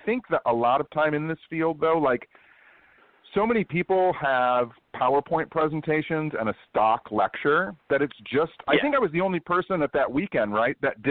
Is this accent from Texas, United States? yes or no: no; Michigan, United States; So I'm born and raised in Michigan.